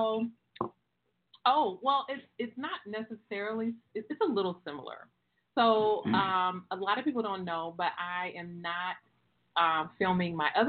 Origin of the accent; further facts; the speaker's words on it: North Carolina, United States; And you know I'm from North Carolina. So I've been going in on cooking.